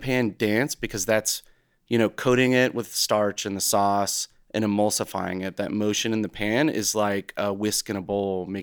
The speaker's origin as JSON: {"language": "English", "country": "United States", "said": "And especially as an American, I can't speak to Italian authenticity."}